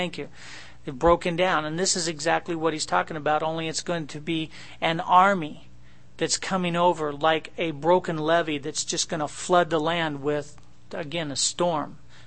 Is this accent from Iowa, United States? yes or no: yes; Iowa, United States; born there; because I was born in Iowa